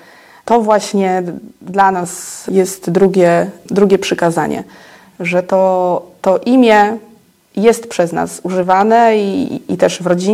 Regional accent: Ostrów Wielkopolski, Greater Poland Voivodeship, Poland; I mój mąż Marcin. Jesteśmy z Ostrowa Wielkopolskiego.

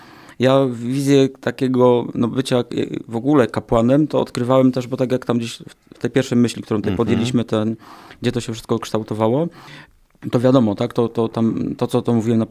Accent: Raszków, Greater Poland Voivodeship, Poland; Doświadczenie parafii miałem swojej rodzinnej, pochodzę z parafii w Raszkowie.

